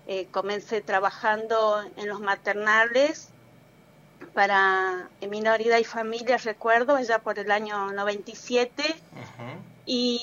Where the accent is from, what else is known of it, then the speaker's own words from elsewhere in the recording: Banda del Río Salí, Tucumán, Argentina; now in San Miguel de Tucumán, Argentina; Sí, vivo acá en Capital, en realidad... me crié en Banda de Río Salí y bueno, me voy todos los días a mi escuelita allá a Burruyacú.